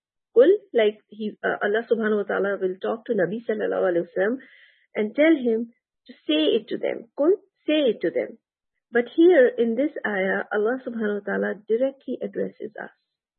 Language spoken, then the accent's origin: English; Atlanta, Georgia, United States; I'm from Atlanta, Georgia. I am a student of Quran just like you all.